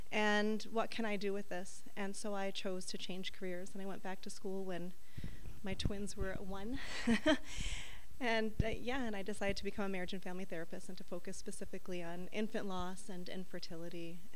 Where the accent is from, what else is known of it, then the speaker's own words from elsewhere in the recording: New York, United States; I'm originally from New York. My father's a firefighter.